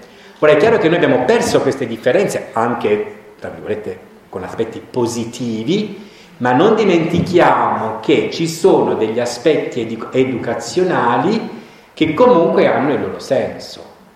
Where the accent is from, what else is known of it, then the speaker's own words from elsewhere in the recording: Apulia, Italy; born there; io sono nato nella Puglia di mezzo secolo fa